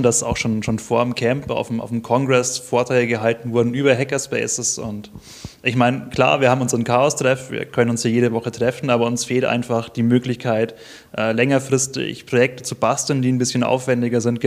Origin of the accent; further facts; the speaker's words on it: Regensburg, Bavaria, Germany; Ich komme aus Regensburg, studiere so nebenbei in Passau Informatik.